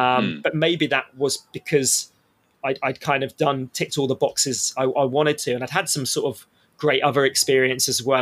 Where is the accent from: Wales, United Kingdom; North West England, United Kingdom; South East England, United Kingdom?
South East England, United Kingdom; Southampton; born there; so I was born in Southampton